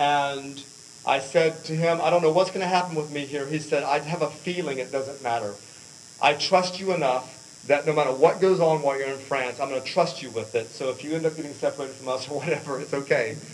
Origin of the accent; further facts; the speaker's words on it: Louisiana, United States; moi, je suis acadien de Louisiana, I'm Cajun from Louisiana, and I got a lot of yardage out of that.